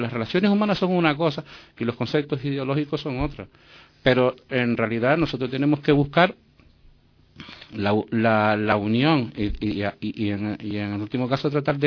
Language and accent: Spanish; Canary Islands, Spain; yo soy independentista canario, ¿no?